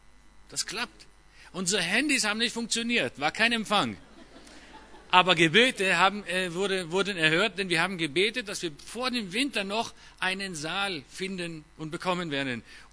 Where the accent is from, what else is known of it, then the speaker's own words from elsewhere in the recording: Israel; also born or lived in Düsseldorf, Germany; Ich bin eigentlich in Düsseldorf geboren, aber seit meinem 11. Lebensjahr lebe ich in Israel und bin dort aufgewachsen. Wir wohnen in einem Ort, der ein bisschen anders aussieht, auch ein bisschen anderes Klima hat als hier. Das ist Maale Adumim